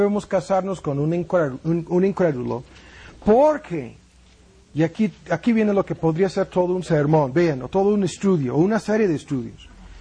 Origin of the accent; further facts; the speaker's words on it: United States; Spanish is a second language; moved away as an adult; Y yo soy un pobre misionero gringo. Que pudiera ganar mucho más dinero en mi país.